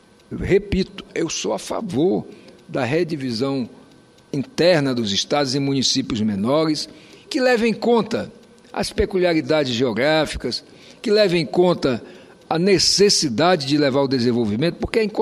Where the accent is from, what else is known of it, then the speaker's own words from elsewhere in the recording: Roraima, Brazil; nós temos lá no meu estado mesmo, o município de Caiacaraí, que é maior do que alguns estados.